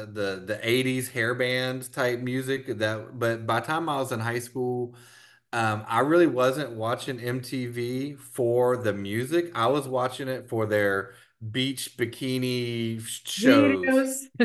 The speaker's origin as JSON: {"language": "English", "town": "Monroe", "region": "Louisiana", "country": "United States", "lives_now": "Lake Charles, United States", "said": "I'm originally from Monroe, Louisiana, which is the northeast part of the state. Currently, I live in southwest Louisiana in a town called Lake Charles"}